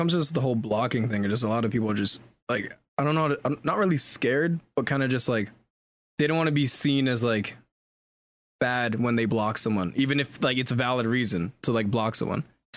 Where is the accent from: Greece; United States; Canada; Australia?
Canada; born there; I'm born in Canada, but I'm raised British because my whole family's like British, and I'm the first one like Canadian over here.